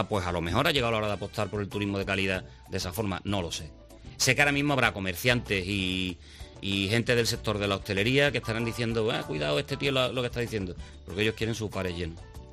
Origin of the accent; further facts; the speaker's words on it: Seville, Andalusia, Spain; nací y me crié en el barrio del Porvenir.